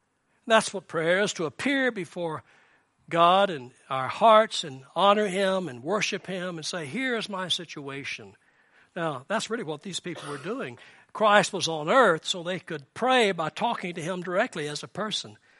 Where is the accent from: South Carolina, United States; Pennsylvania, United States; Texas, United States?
Texas, United States; Dallas; Now, I'm from Dallas, Texas in the United States, and Dallas is an interesting city.